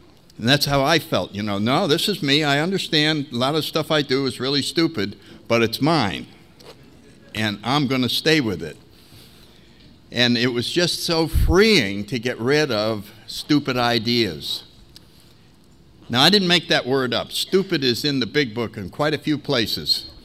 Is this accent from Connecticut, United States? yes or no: yes; Connecticut, United States; But very briefly, I grew up in Connecticut.